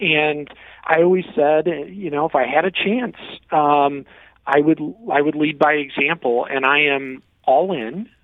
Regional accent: Granite City, Illinois, United States; I grew up in Granite City, Illinois, in the Metro East, really having strong relationships with the Metro East.

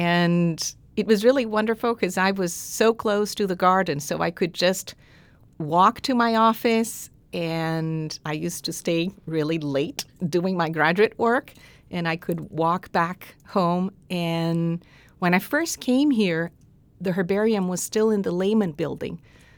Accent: Brazil; And so I was born and raised in Brazil.

